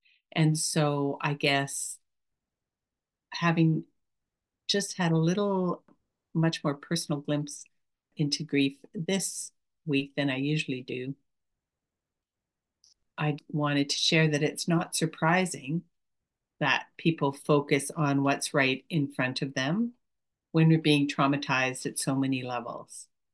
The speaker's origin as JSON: {"language": "English", "country": "Canada", "said": "I'm speaking as a Canadian"}